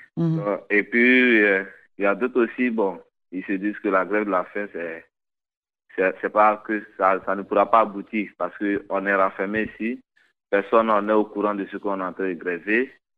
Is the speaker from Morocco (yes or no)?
no; Côte d’Ivoire; je suis ivoirien.